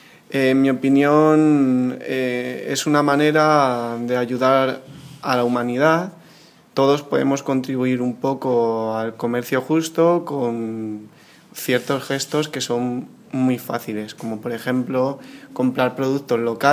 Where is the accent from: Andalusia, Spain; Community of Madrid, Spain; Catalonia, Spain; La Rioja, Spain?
Community of Madrid, Spain; Madrid; vengo de Madrid